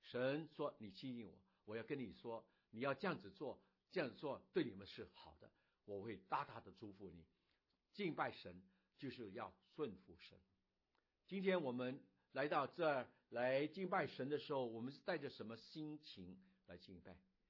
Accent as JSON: {"language": "Chinese", "country": "China", "said": "我对我自己说我真的要在另外我们中国人的新年之前要重新的立志"}